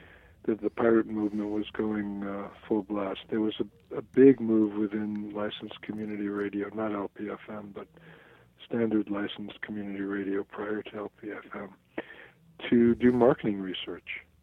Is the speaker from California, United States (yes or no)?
no; New York, United States; I used to listen to that station growing up. That was I lived in New York. I'm originally from New York.